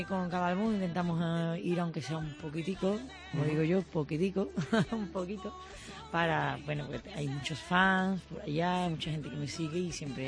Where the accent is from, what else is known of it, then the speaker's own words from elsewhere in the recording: Seville, Andalusia, Spain; now in Barcelona, Spain; Yo soy andaluza, lo que pasa es que llevo muchos años viviendo en Barcelona. Uh-huh. Llevo ya casi 13 años viviendo en Cataluña